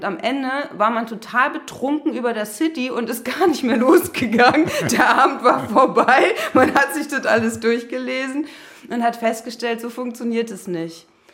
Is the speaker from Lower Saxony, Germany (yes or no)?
no; Berlin, Germany; in Berlin in der Schrebergartensiedlung, da wo ich aufgewachsen bin